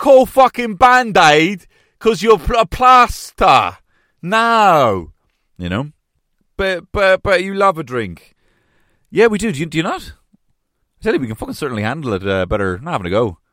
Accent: Ireland; But look, we, as Irish people, do have some stereotypes that are not entirely our fault, that are thrown upon us.

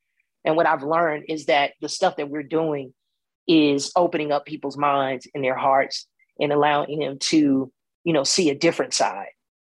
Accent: Chicago, Illinois, United States; You know, that was my upbringing. That was my reality of growing up in Chicago.

